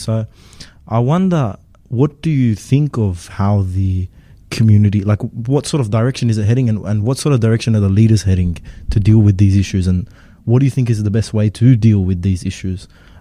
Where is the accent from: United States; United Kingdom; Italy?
Italy